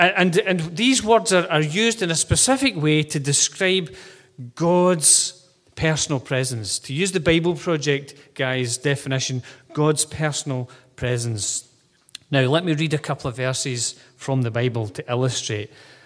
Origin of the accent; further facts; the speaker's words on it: Scotland, United Kingdom; It's a good Scottish word, actually. It's actually a Hebrew word, ruach. But when we're Scottish, we can say that really well.